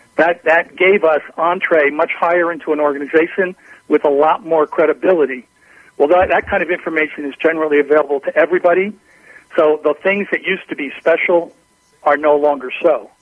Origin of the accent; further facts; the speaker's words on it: Austin, Texas, United States; I'm from Austin, Texas, and we have a we're very fortunate.